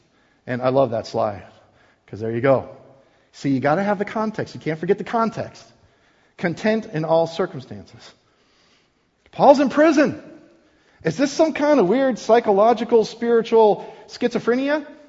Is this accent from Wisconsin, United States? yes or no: yes; Wisconsin, United States; also born or lived in South Dakota; now in Iowa, United States; I'm a Northerner. I'm born and raised in Wisconsin, lived in South Dakota, now live in Iowa.